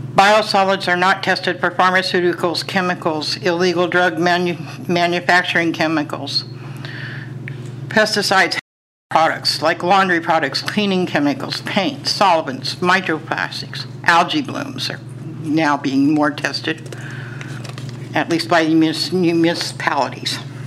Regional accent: Walport, Oregon, United States; from Walport, Oregon.

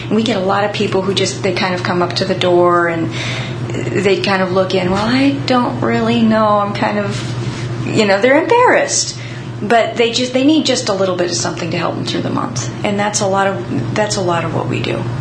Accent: Toledo, Oregon, United States; also born or lived in Tennessee; I was born and raised in Toledo, Oregon, and so I moved back in with my family.

